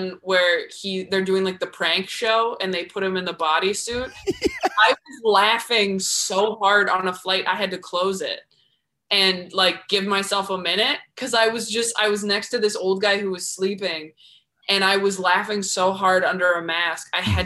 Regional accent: California, United States; I'm from California. So like being back in California just feels very relaxing to me.

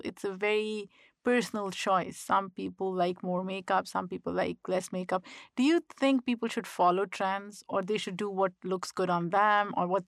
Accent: Pakistan; growing up in Pakistan

